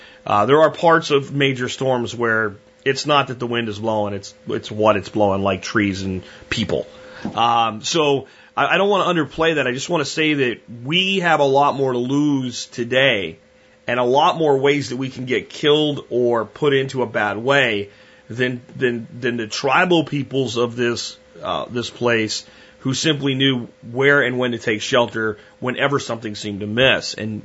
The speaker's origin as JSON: {"language": "English", "town": "Jacksonville", "region": "Florida", "country": "United States", "tie": "born or raised there", "said": "I grew up in Jacksonville, Florida. That's why I know this."}